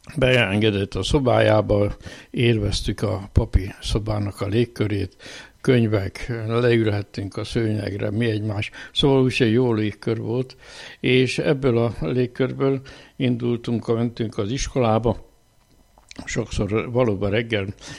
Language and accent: Hungarian; Kapuvár, Győr-Moson-Sopron, Hungary; Tehát ebből a világból indultam, és kicsi gyerekként is azt hiszem, már minisztráltam. Én Kapuvárot születtem